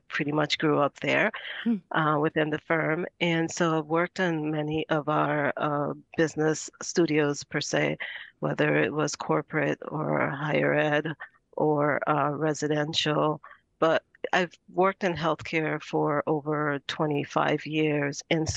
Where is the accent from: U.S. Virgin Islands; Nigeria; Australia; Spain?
U.S. Virgin Islands; I grew up in the Virgin Islands